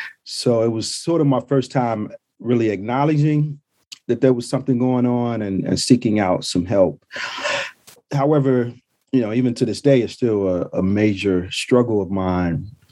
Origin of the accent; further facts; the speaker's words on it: Chicago, Illinois, United States; Born and raised in Chicago, native Southsider, and grew up like a lot of young people, somewhat rumble tumble. Spent most of my formative years in the Chatham neighborhood and some years in the South Shore neighborhood.